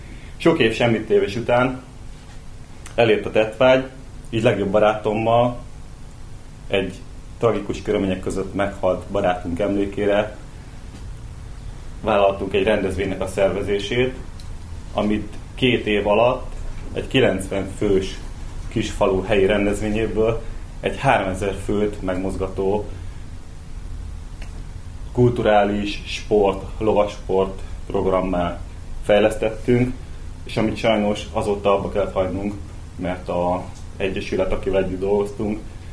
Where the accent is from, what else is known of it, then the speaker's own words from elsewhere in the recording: Magyarkeszi, Tolna, Hungary; now in Budapest, Hungary; Magyar keszi gyerek vagyok, magyar keszin születtem.